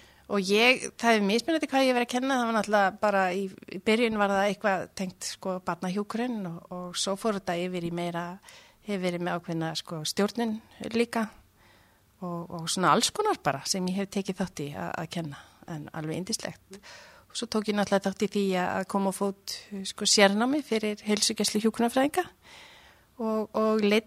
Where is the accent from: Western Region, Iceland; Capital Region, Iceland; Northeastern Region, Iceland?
Northeastern Region, Iceland; Akureyri; also born or lived in Hella; Já, ég sem sagt ólst upp að 5 ára aldri á Hellu á Rangárvallasýslu. Og eftir það flytti ég sagt, til Akureyrar og var þar barn og unglingur og klára þar hjúkurinn líka.